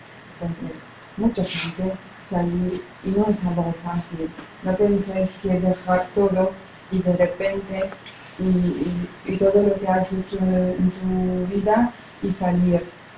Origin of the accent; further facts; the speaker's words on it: Iraq; Spanish is a second language; Somos de Irak. ¿Alguien sabe dónde está Irak?